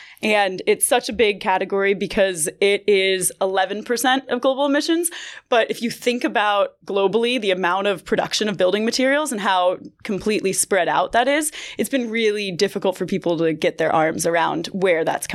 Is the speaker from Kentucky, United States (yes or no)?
no; Connecticut, United States; Connecticut.